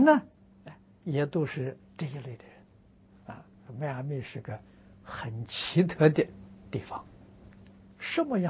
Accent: China; 我们中国人讲神通他们有天眼通

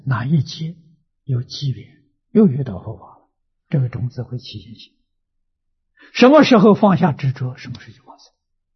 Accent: China; 叫我们中国人常常称，实在讲中国人称着玉皇大帝啊

